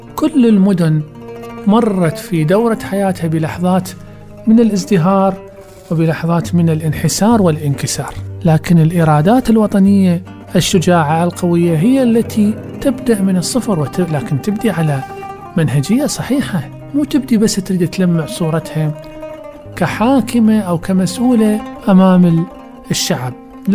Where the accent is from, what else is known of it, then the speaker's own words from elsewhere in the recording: Basra, Basra Governorate, Iraq; يعني إحنا من البصرة الحقيقة نحتاج أن تكون لدينا بصرة جديدة